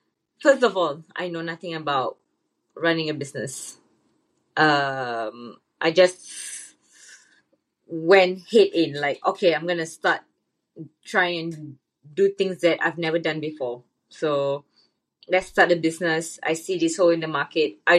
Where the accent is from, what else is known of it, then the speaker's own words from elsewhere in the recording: Singapore; I'm sure growing up in Singapore, like, we are very much education focused